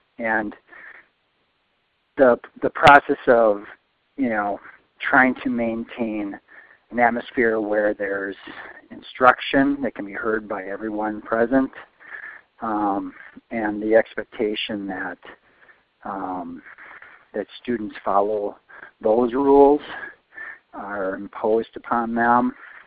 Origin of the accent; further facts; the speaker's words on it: Wisconsin, United States; from Wisconsin.